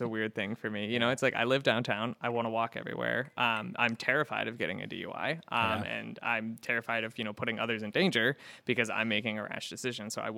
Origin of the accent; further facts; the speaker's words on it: West Coast, United States; moved away as an adult; also born or lived in Florida; now in Syracuse, United States; I'm not from here, and I grew up on the West Coast, and when I moved to the East Coast, I moved to Florida when I was 19, my family was like, we're right behind you.